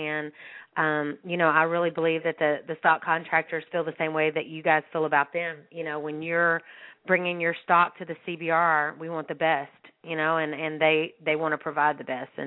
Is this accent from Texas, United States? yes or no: yes; Bellville, Texas, United States; You was up down by my hometown of Belleville, near – Belleville, I say.